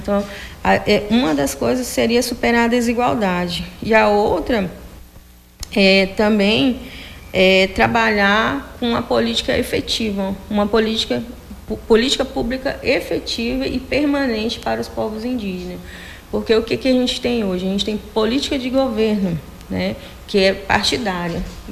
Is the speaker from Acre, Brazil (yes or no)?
yes; Rio Branco, Acre, Brazil; Eu nasci em Rio Branco e morei na aldeia, no Mamuadate, que é a terra indígena do meu povo, até os 4 anos de idade. E depois eu saí, que minha avó adoeceu, a gente veio morar em Rio Branco.